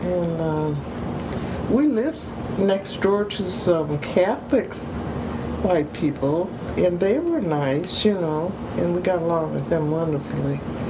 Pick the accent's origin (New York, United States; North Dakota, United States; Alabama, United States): North Dakota, United States; Fargo; born there; I was born in North Dakota, Fargo.